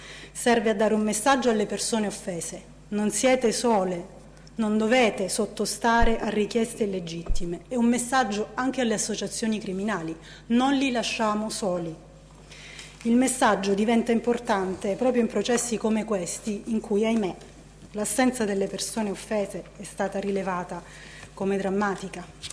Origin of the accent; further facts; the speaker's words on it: Calabria, Italy; moved away as an adult; Sono nata in Calabria, ho vissuto là fino a 19 anni e non ho mai perso il contatto con quelle terre.